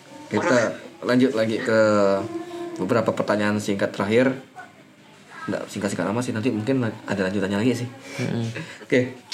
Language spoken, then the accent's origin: Indonesian; Pontianak, West Kalimantan, Indonesia; born there; Kalau aku kan mungkin lahirnya di Pontianak. Tahun 99 atau 98 aku baru masuk sini.